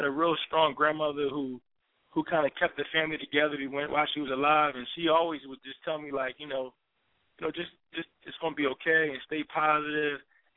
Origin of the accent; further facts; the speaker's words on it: Philadelphia, Pennsylvania, United States; I'm from Philadelphia, as you mentioned before. You know, I grew up in North Philadelphia, which is one of probably the worst parts of Philadelphia.